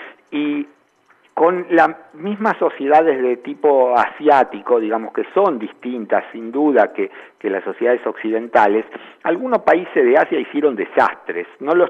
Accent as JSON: {"language": "Spanish", "country": "Argentina", "said": "la verdad es que somos todos argentinos y somos todos muy parecidos"}